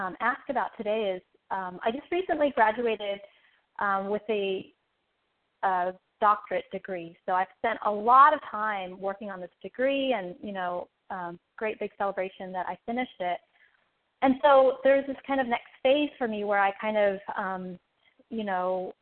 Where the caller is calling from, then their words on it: Los Angeles, California, United States; I'm calling from Los Angeles.